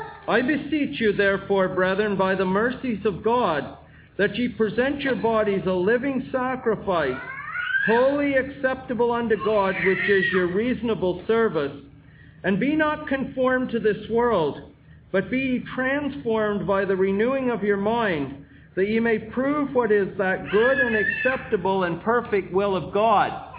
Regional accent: Montreal, Quebec, Canada; When I was growing up in Montreal

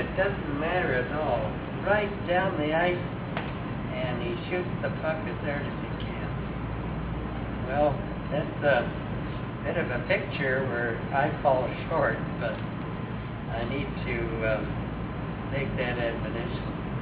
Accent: Canada; being Canadian

